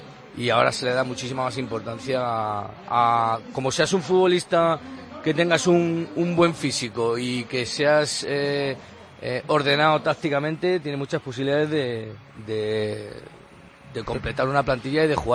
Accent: Leganés, Community of Madrid, Spain; now in San Sebastián de los Reyes, Spain; soy nacido en Madrid, pero con 5 o 6 años llevo toda la vida viviendo en Leganés. Ahora vivo en Sanse, yo he cambiado

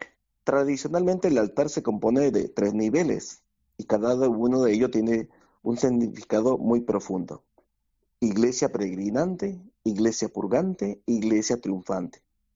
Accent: Tabasco, Mexico; Sí, soy de México, especialmente de Tabasco. Tabasco se encuentra en el sureste del país y es conocido por su clima cálido y húmedo, sus ríos caudalosos y su abundante vegetación tropical.

